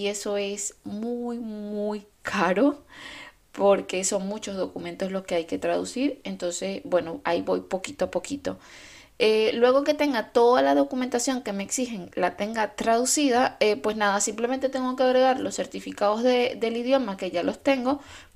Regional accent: Venezuela; moved away as an adult; also born or lived in Santiago, Chile; Yo hice en mi país de origen, en Venezuela, yo hice el colegio, el bachillerato y luego entré a la universidad.

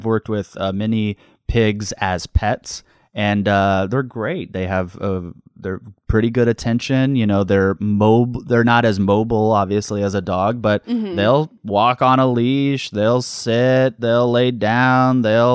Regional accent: Arizona, United States; I grew up in Arizona. And so you just grew up knowing that coyotes were a danger for your dog.

